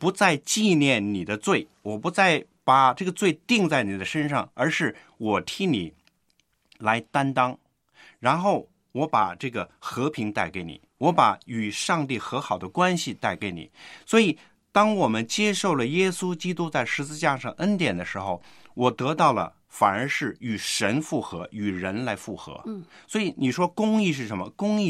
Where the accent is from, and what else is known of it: China